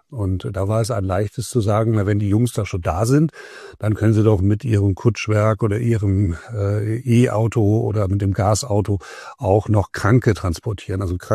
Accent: Hamburg, Germany; now in Münster, Germany; In meiner Heimatstadt Hamburg war die Feuerwehr der Rettungsdienst, und hier in meiner jetzigen Heimat Münster in Westfalen

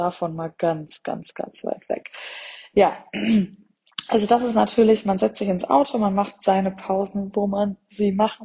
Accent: Soest, North Rhine-Westphalia, Germany; Ich komme aus Soest. Das ist ja alles noch relativ ländlich

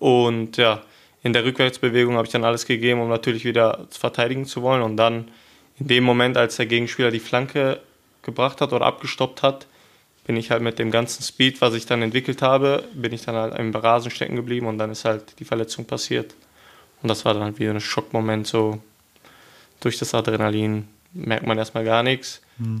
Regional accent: Hemer, North Rhine-Westphalia, Germany; born there; also ich bin in Hema geboren, im Sauerland.

